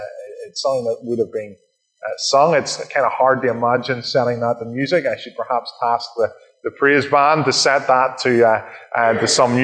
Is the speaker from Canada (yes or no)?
no; Ireland; first of all, I'm from Ireland, and therefore I like narrative and stories.